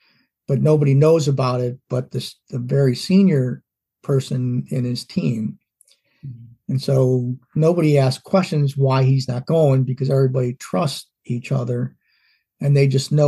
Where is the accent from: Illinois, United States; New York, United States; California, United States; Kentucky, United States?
Illinois, United States; Chicago; Well, I grew up in Chicago in a Polish family.